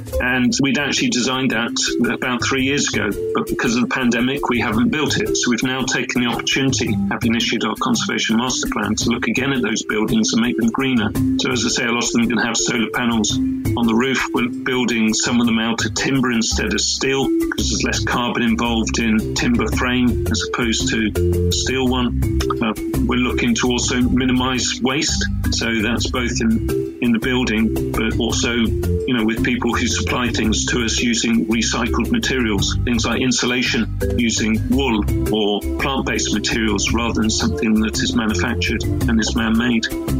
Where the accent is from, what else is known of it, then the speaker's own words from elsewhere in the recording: South West England, United Kingdom; I was very fortunate to grow up in the countryside. I grew up in the Dorset countryside, and I lived on a farm.